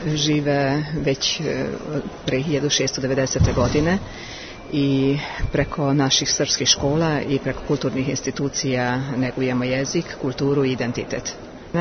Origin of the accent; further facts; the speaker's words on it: Hungary; I ja sam iz Mađarske stigla, što znači da i ja sam, i moji preci su pre 1690. godine stigli i dan danas očuvamo.